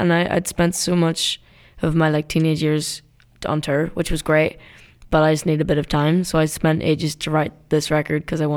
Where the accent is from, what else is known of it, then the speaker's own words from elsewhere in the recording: Derry, Northern Ireland, United Kingdom; I finished tour and I went back to my hometown, which is Derry, which is a rural kind of town, top of Ireland.